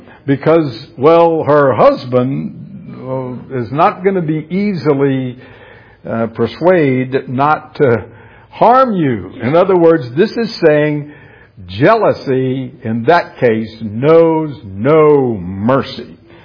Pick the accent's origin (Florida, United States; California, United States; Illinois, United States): Florida, United States; also born or lived in Tennessee / Texas; I grew up in Florida, college in Tennessee, and then I moved to Texas.